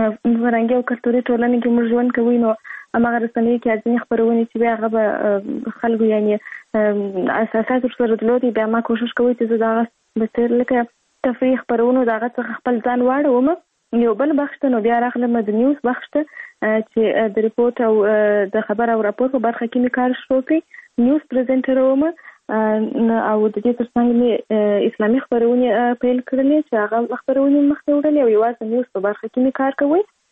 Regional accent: Kandahar, Afghanistan; زه په کندهار ولایت کې زیږیدلې یم او اوس فلحال په کندهار ولایت کې اوسېږم.

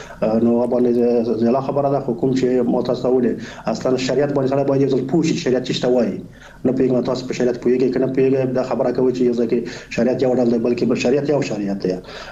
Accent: Afghanistan; الحمدلله موږ تاسو افغانان یو، مسلمانان یو، خپل ټولنې پیژنو

